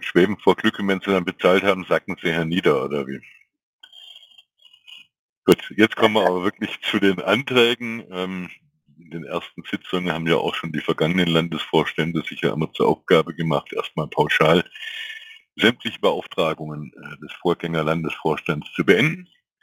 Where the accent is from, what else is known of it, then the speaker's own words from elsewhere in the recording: Swabia, Germany; Als Schwabe würde mich interessieren, wenn ich mir die Karte vorstelle